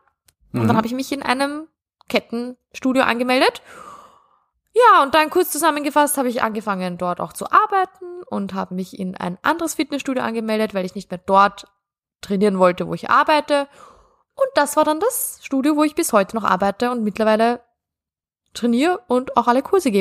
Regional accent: Austria; also ich bin ja am Land aufgewachsen, 2 Stunden entfernt von Wien mit dem Zug und bin 3-mal in der Woche dafür, nur fürs Tanzen, nach Wien gependelt, nach der Schule.

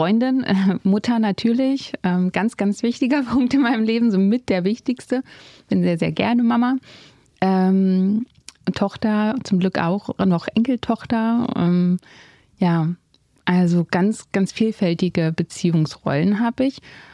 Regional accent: Germany; born there; ich bin in der DDR geboren. Ich bin ja so ein Wendekind. Ich bin ja 1990 im Juli geboren, also gerade noch so DDR-Geburtsurkunde.

